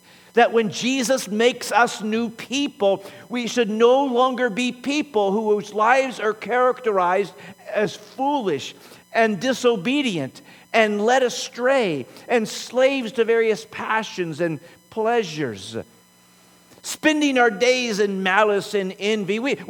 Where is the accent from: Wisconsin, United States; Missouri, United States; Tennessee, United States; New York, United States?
Missouri, United States; St. Louis; I'm from St. Louis. I'm always going to want to put an R in there. I know there's not an R in there